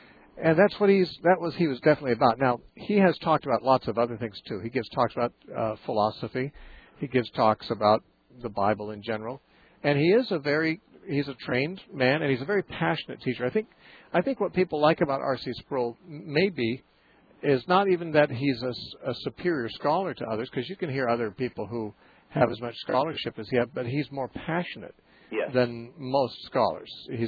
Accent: Santa Cruz, California, United States; Let's talk to Tom, who's calling from my hometown, Santa Cruz, California.

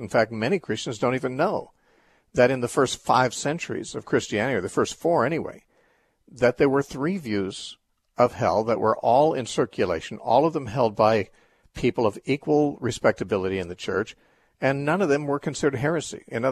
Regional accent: Covina, California, United States; also born or lived in Orange County; I grew up in the First Baptist Church in Covina, California. And I was in the youth group.

